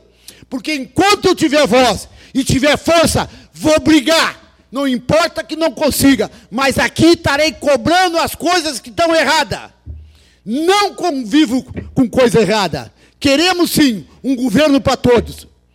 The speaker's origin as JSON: {"language": "Portuguese", "town": "São José do Norte", "region": "Rio Grande do Sul", "country": "Brazil", "tie": "born or raised there", "said": "Que a comunidade que eu amo, aonde eu me criei, aonde eu perdi o umbigo. E gosto dessa terra."}